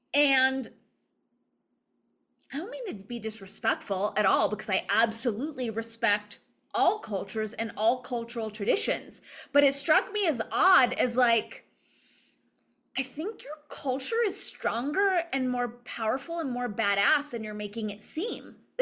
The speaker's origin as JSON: {"language": "English", "town": "Los Angeles", "region": "California", "country": "United States", "tie": "born or raised there", "lives_now": "Santa Fe, United States", "said": "in the same way that they destroyed my hometown of Los Angeles."}